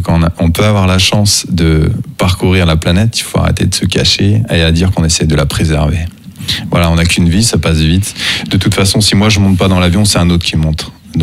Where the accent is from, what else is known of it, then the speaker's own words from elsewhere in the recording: France; qui me demande si je suis français. Je lui dis oui